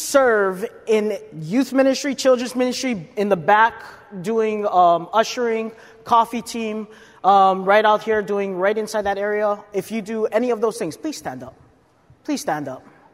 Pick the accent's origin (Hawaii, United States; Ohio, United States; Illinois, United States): Hawaii, United States; now in St. Helens, United States; I was born and raised on Oahu and I live in St. Helens. Or I guess Warren now